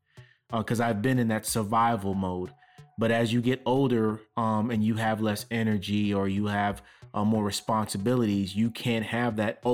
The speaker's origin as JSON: {"language": "English", "region": "New York", "country": "United States", "said": "I always labeled myself as a New Yorker."}